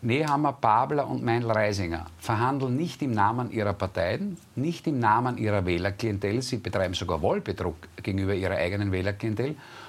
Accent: Austria; Ich sage, bei uns Österreichern ist immer ein bisschen eine Blödheit der Großkoalitionäre eingepreist.

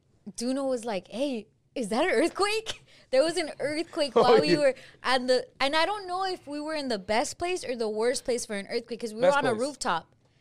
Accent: Sylmar, California, United States; It was really fun growing up in Silmar. Or living in Silmar.

